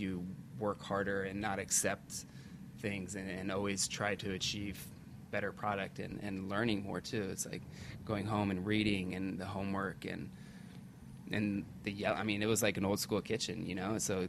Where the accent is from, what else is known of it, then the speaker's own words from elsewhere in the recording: Seymour, Indiana, United States; I grew up in southern Indiana, in Seymour, Indiana.